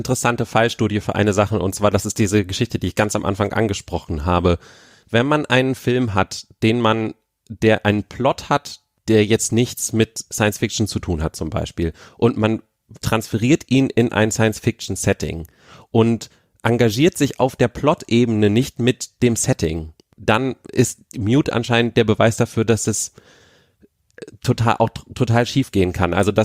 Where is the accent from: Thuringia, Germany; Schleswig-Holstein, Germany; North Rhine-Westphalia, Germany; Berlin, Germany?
Berlin, Germany; Also da kann man sich so ein bisschen als Berliner irgendwie wiederfinden.